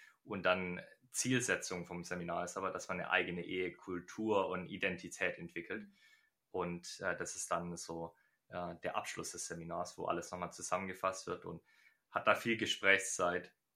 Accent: Germany; für mich als Deutscher war das völlig selbstverständlich

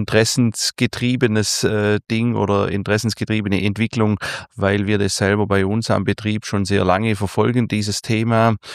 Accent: Ravensburg, Baden-Württemberg, Germany; Ich komme aus Ravensburg, aus der Nähe von Ravensburg am Bodensee unten. Also man kann dort tatsächlich sehr schön wohnen, ja, Urlaubsregion.

